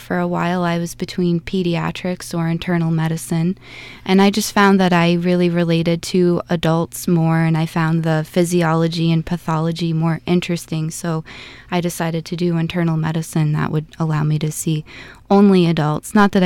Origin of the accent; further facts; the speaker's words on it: Saranac Lake, New York, United States; Well, I grew up in Saranac Lake, New York, which is a very small town, beautiful town in the Adirondacks.